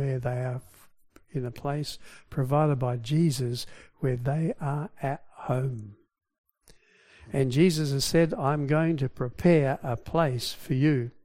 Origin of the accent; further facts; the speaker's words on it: Australia; I come from Australia, I was weary. I had nowhere to stay.